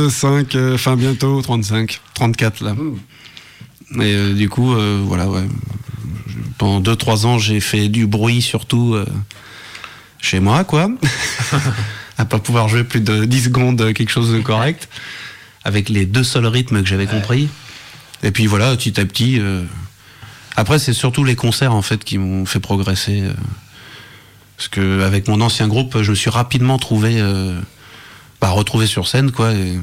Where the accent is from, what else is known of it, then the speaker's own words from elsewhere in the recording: Paris, Île-de-France, France; et moi je viens de Paris